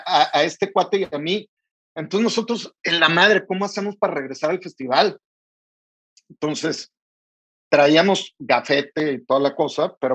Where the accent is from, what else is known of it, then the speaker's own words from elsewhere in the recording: Mexico; no traemos dinero, venimos de México, somos mexas, ¿sabes?